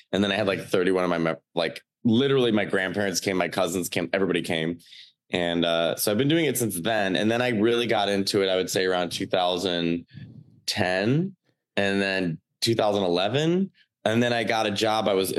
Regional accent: Arlington Heights, Illinois, United States; also born or lived in Chicago; I think about now, like when I grew up in Chicago, well, I grew up in Arlington Heights and then moved to Chicago when I was 18

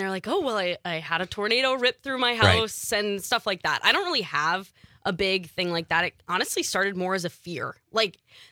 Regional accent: Minnesota, United States; now in Wisconsin, United States; You know, growing up in Minnesota, going to college in North Dakota, now landing in Wisconsin, like I don't have the hurricane experience.

